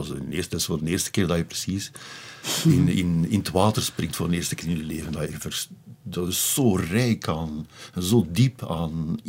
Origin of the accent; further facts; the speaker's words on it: Aalst, Flanders, Belgium; Van juist waar ik vandaan kwam, maar ik wist niet dat het zo dicht bij elkaar lag